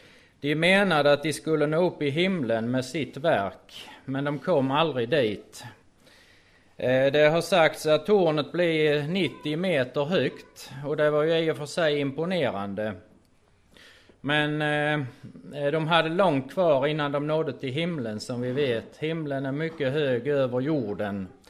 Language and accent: Swedish; Sweden; born there; Men mitt största problem den här helgen är väl att jag är född i Sverige.